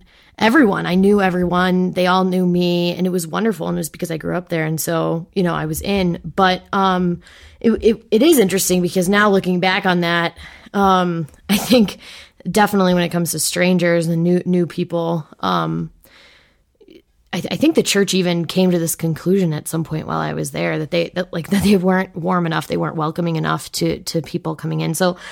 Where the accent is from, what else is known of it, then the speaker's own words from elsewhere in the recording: Midwest, United States; I mean, I grew up in the Midwest, and the church